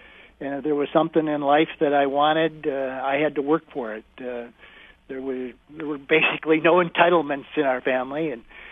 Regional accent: Bay City, Michigan, United States; I grew up in Bay City, Michigan, the youngest of three children.

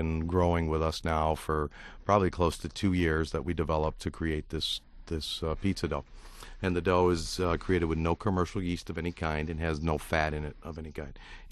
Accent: Detroit, Michigan, United States; Because I love Detroit. I was born and raised in Detroit, and I believe Michigan is a wonderful state

